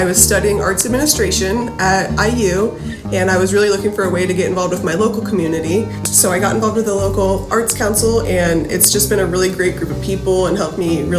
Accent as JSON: {"language": "English", "town": "Greenwood", "region": "Indiana", "country": "United States", "said": "I'm from Greenwood originally."}